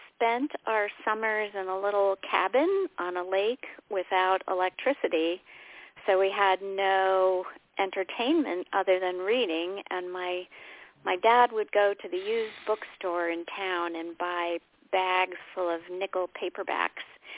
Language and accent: English; New England, United States; I grew up kind of in the New England forest, and forests play a big role in most of my books.